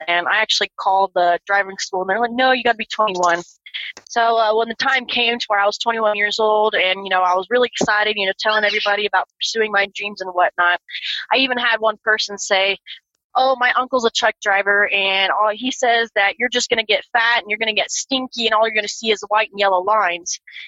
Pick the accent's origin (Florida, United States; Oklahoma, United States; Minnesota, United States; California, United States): Florida, United States; I remember thinking, oh, Florida's not that bad. And then I stopped doing over the road, and I went home to Florida, did local, and I was driving in the car.